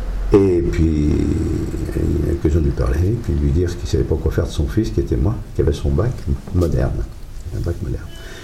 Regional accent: Moulins, Auvergne-Rhône-Alpes, France; born there; Saint-Gaultier dans l'Indre. Et mon père est né à Chillac, à côté d'Argenton, dans le Berry. Mais je suis né dans le Bourbonnais, à Moulins dans l'Allier, le 12 mai 1934.

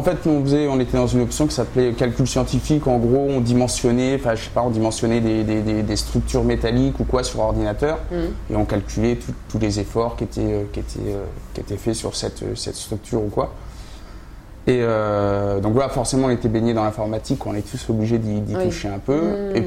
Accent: Romorantin, Centre-Val de Loire, France; now in Orléans, France; En fait, moi, je suis pas très loin d'ici. Je suis de Romorantin.

